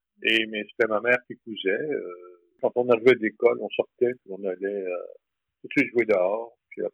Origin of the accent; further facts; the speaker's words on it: Charlesbourg, Quebec, Canada; Alors, à Charlebourg, comme magasin, il n'y en avait pas beaucoup. Pourquoi? Parce qu'on est proche de Québec.